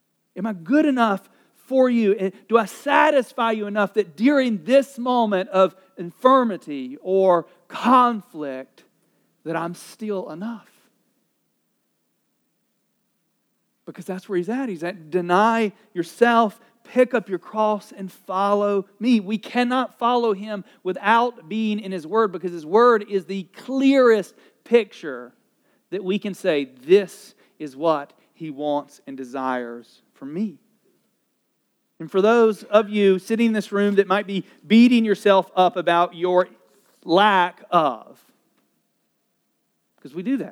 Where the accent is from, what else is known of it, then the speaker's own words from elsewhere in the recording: the South, United States; if we grew up in the South like me